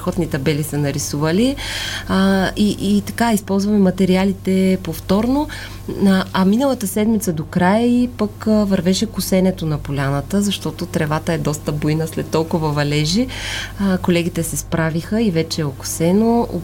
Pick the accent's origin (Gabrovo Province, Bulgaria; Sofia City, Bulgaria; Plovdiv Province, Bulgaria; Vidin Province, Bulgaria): Gabrovo Province, Bulgaria; Gabrovo; пък сме и от Габрово